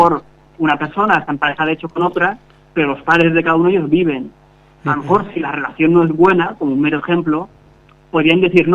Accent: Balearic Islands, Spain; Yo estuve en Constantí, pegado a Tarragona. Sí. Y aquí yo soy de Mallorca, pues siempre he estado en esta zona.

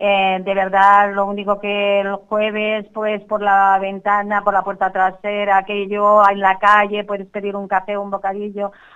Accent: Zaragoza, Aragon, Spain; yo creo mucho en la Virgen del Pilar, pues soy de Zaragoza.

